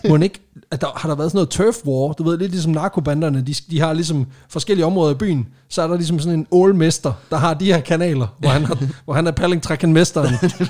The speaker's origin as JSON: {"language": "Danish", "region": "Region of Southern Denmark", "country": "Denmark", "said": "Jeg er fra Sønderland, du fucker ikke med det lort."}